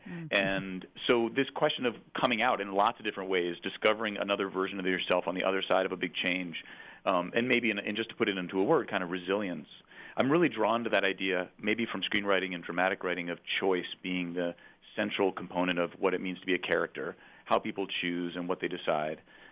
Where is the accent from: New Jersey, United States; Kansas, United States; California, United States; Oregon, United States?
New Jersey, United States; I was a young, closeted, gay kid growing up in New Jersey